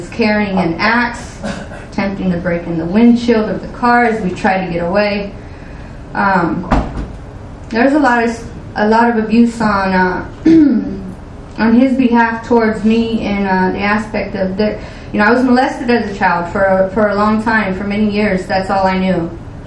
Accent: La Quinta, California, United States; I come from Southern California. If anybody knows the Coachella Valley, I was born in Indio, and it's a very small desert in Southern California, south of Palm Springs. I grew up in La Quinta

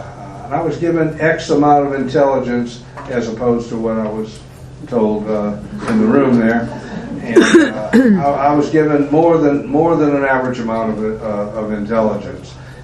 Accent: New Orleans, Louisiana, United States; We're from New Orleans

